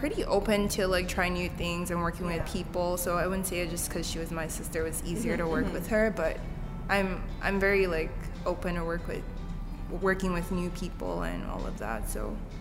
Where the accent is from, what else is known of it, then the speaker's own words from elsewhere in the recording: Nigeria; moved away as an adult; So I was born and raised in Nigeria. I came here in 2012, and I just came to a university here to study fine art.